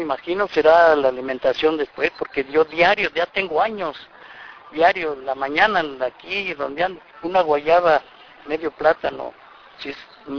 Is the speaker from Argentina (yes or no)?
no; Mexico City, Mexico; México, en Sitio Federal, en la colonia Guerrero. Allí viví. Viví 35 años hasta que me cambié después a la Pensil. Y luego ya hasta que agarré casa acá en la Tabilla